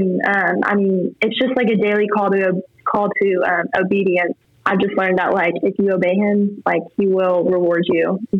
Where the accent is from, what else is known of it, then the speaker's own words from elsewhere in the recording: Colorado, United States; now in Arkansas, United States; I'm from Colorado. And so I am going to school in Arkansas now, and it's pretty far.